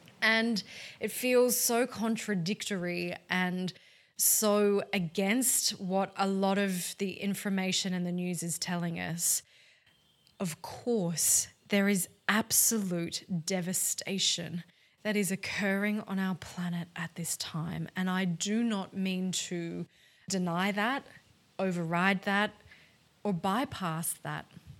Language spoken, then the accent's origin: English; Australia; In case you hadn't guessed from my accent, I am in Australia.